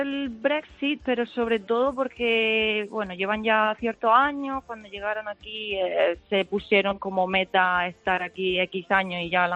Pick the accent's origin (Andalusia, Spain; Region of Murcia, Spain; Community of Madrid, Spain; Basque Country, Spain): Region of Murcia, Spain; Águilas; now in Southampton, United Kingdom; Pues yo soy de Murcia, de un pueblo que se llama Águila.